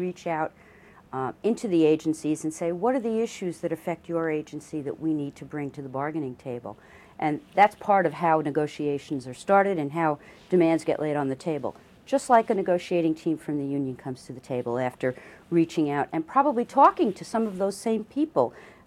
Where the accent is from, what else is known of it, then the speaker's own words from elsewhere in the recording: Long Island, New York, United States; when you're back on Long Island, which is, of course, Danny's hometown and my hometown